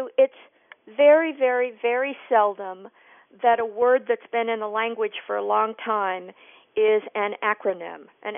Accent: Des Moines, Iowa, United States; I remember it when I was growing up in Des Moines.

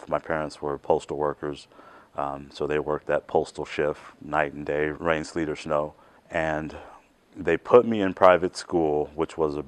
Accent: Chicago, Illinois, United States; born or raised there

